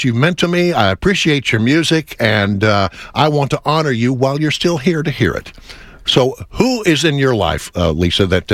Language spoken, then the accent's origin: English; Texas, United States; when it comes to music and it comes to, you know, being a Texan